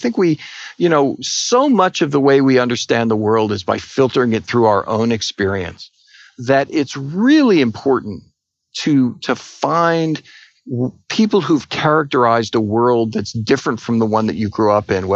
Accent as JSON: {"language": "English", "town": "Edison", "region": "New Jersey", "country": "United States", "tie": "born or raised there", "said": "I grew up in Edison, New Jersey, and that's the place where he strung up light bulbs."}